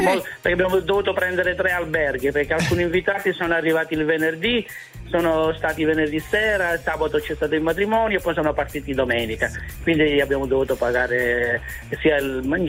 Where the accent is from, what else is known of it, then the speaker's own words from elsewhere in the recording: Rossano, Calabria, Italy; Io sono di Rossano Calabro, provincia di Cosenza, però mi sono sposato in Sicilia, a Scicli.